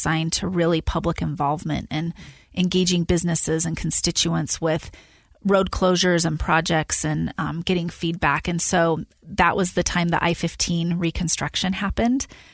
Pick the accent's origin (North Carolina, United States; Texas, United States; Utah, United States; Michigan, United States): Utah, United States; West Valley City; I grew up in West Valley City, Utah. I went to Hunter High School.